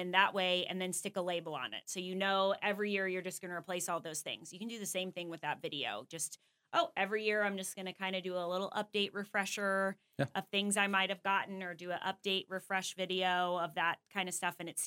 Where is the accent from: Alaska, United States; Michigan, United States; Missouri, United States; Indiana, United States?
Alaska, United States; And so we've lived through that growing up in Alaska.